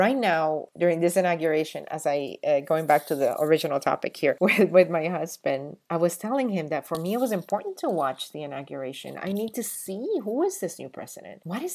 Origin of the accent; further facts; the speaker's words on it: Honduras; also born or lived in New York; now in United States; even though I was born in New York and I am a U.S. citizen, I hurt because my heart belongs to the immigrant. My heart is in Honduras. I was raised there.